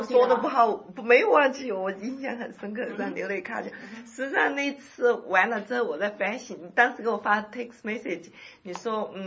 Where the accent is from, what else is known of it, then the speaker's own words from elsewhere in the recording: China; 因为我知道我们都是大陆来的